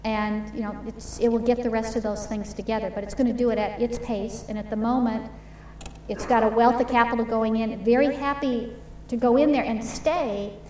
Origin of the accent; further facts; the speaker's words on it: Wisconsin, United States; You know, I'm being from Wisconsin, I'm sure you're aware the small towns in Wisconsin haven't closed the gap on a Milwaukee or Chicago